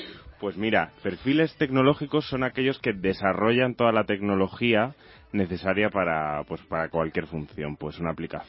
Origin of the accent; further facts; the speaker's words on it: Madrid, Community of Madrid, Spain; Es que soy de Madrid.